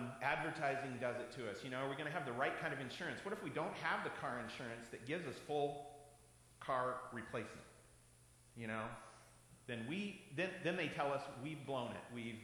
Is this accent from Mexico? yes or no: no; Oregon, United States; remember, I'm from Oregon.